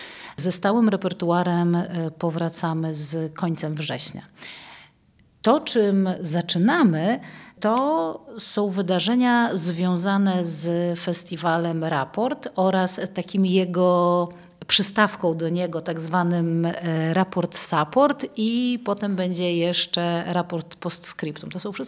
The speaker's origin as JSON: {"language": "Polish", "town": "Olsztyn", "region": "Warmian-Masurian Voivodeship", "country": "Poland", "also_born_or_lived": "Warsaw", "moved": "yes", "lives_now": "Gdynia, Poland", "said": "Przyjechałam z Warszawy, ale sama pochodzę z Olsztyna i szczerze mówiąc myślałam, że Gdynia będzie podobna do mojego rodzinnego Olsztyna, który też słynie z lokalnego patriotyzmu."}